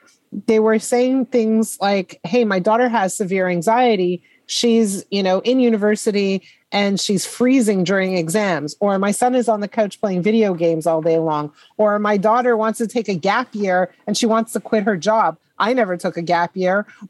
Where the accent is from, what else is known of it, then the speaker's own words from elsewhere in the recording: Montreal, Quebec, Canada; And, you know, I grew up in Montreal, and high school is grade 7 in Montreal.